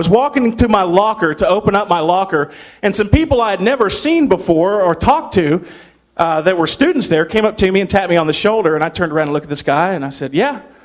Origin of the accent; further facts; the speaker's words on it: Little Rock, Arkansas, United States; I grew up down in Little Rock, Arkansas, and am just so glad to be here.